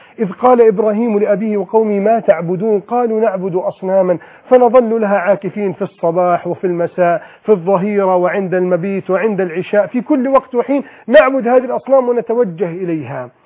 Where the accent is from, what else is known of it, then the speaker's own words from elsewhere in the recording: Egypt; بلدنا مصر